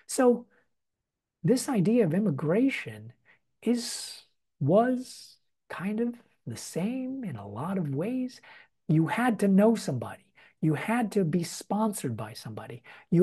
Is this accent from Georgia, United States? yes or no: no; New York, United States; Now, I'm born and raised in New York, so I know the one word epithets that are slung at anybody and everybody.